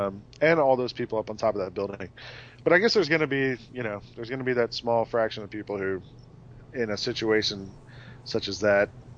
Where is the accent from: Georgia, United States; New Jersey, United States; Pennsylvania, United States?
Georgia, United States; Atlanta; Maybe so. I'm from Atlanta. I'm used to Coke being around all the time.